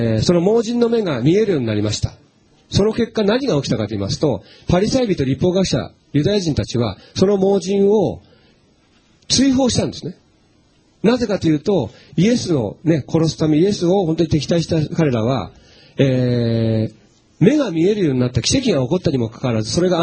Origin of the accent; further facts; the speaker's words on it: Shizuoka, Japan; 私、静岡県出身なんですけども